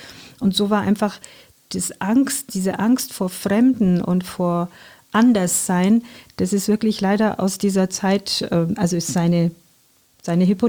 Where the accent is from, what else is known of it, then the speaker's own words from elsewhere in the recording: Iran; Also die Stadt ist leider überhaupt nichts mehr mit dem zu tun, wo ich groß geworden bin. Dennoch, die Menschen sind gleich.